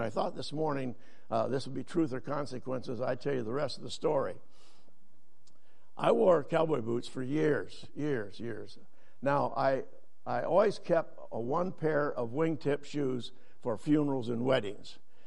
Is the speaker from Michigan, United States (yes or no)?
yes; Texas Township, Michigan, United States; born there; I was born in Western Michigan. And they do just like that. They kind of laugh. And then I tell them the rest of the story. When I was born, my family lived in Texas Township outside Kalamazoo, Michigan.